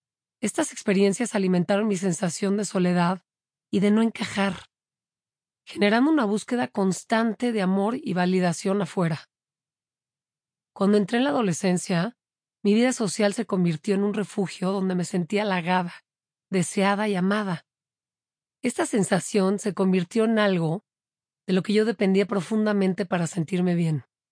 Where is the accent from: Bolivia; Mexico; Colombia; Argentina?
Mexico; Mexico City; Crecí en la Ciudad de México, en una familia típica. Fui la tercera de cuatro hermanos.